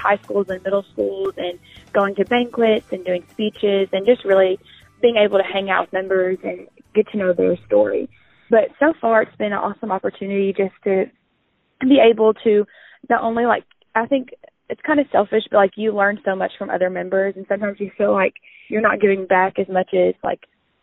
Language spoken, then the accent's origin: English; Frankfort, Kentucky, United States; I am from Frankfort, Kentucky, and I went to school at Western Hills, and now I'm at UK